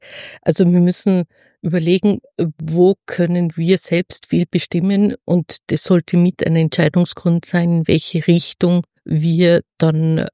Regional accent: western Austria, Austria; im Westen von Österreich und ich komme aus dem Westen, haben wir noch keine Windräder.

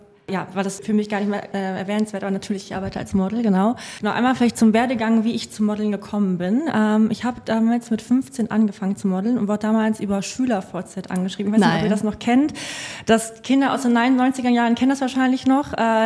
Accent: Cologne, North Rhine-Westphalia, Germany; born there; now in Hamburg, Germany; 30 Jahre alt, bin tatsächlich auch gebürtige Kölnerin.

